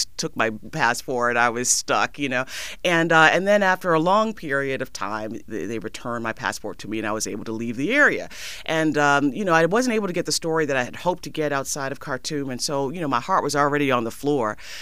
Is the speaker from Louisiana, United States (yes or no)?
yes; Louisiana, United States; He's from my hometown. He's from my hometown.